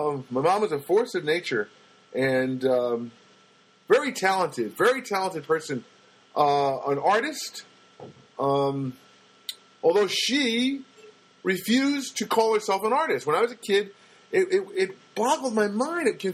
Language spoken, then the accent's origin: English; New Jersey, United States; Now, we're not from Michigan, we're from Jersey